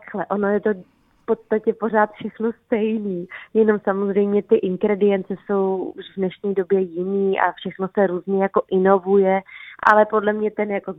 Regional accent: Bohemia, Czechia; Já si myslím, že u nás v Čechách jsme pořád spíše jako tradičnější

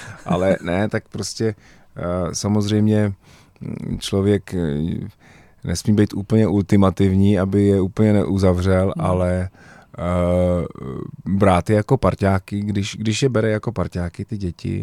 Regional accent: Prague, Czechia; já jsem rodilý Pražák a mám tu Prahu moc rád

